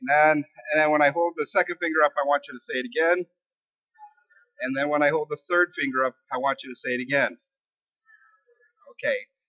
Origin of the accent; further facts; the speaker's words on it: Millington, Michigan, United States; moved away as an adult; also born or lived in Lapeer / Otisville; I was born in Lapeer, lived in Otisville for till I was 8 or 9, moved to Millington and lived there till I graduated, and then I got saved the spring of my senior year, and I left Michigan